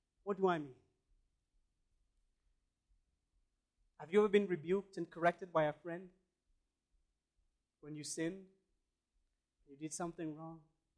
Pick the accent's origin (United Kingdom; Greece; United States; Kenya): Kenya; Being a Kenyan, I probably would have run faster than that.